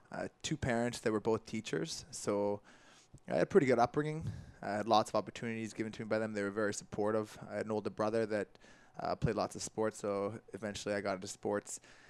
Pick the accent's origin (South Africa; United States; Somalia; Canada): Canada; Growing up in Canada, right? Hockey's that main staple. Our town is about 3,500 people